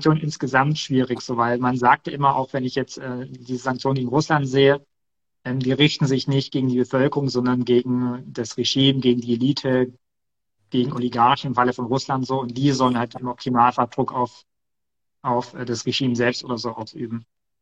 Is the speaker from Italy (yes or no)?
no; Germany; dass wir als Deutsche den Mut haben, so aus deren Sicht sozusagen, in die Ukraine zu fahren in den ersten Kriegswochen, Monaten